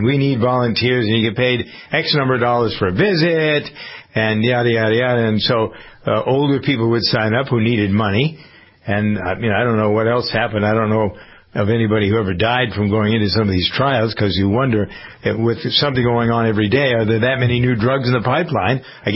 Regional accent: Framingham, Massachusetts, United States; They're headquartered in my hometown of Framingham, Massachusetts

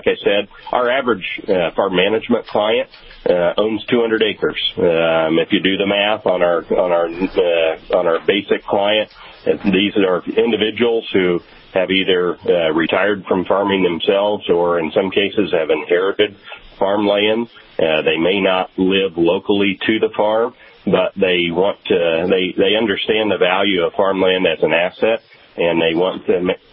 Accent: Illinois, United States; I grew up in West Central Illinois, about halfway between Peoria, Illinois.

